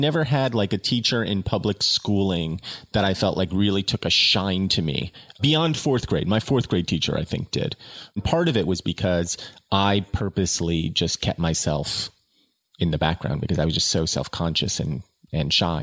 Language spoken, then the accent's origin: English; Hillsborough, New Jersey, United States; Hillsborough, New Jersey, which is, I would say, was a step up from Mary Green in terms of people's expectations, but not that much more.